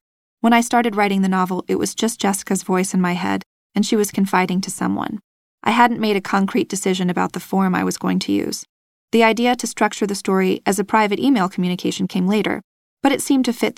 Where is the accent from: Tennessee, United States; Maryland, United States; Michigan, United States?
Michigan, United States; now in Washington, D.C., United States; I grew up in Michigan and received my BA in creative writing from the University of Michigan.